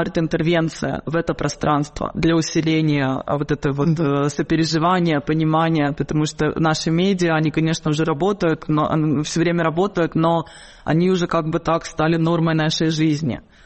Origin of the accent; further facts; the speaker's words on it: Odesa, Odesa Oblast, Ukraine; born there; moved away; я тоже родилась в Одессе, но переехала и стала эмигранткой